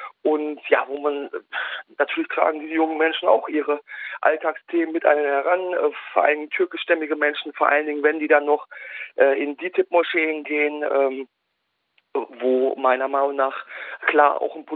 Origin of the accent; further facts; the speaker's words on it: Oberhausen, North Rhine-Westphalia, Germany; Also ich bin aufgewachsen im Ruhrgebiet in Oberhausen, in NRW und aufgewachsen halt unter vielen türkisch-kurdischstämmigen jungen Menschen eigentlich nur eine Zeit lang, wo ich eigentlich der Einzige war, irgendwie, der keinen Migrations-Background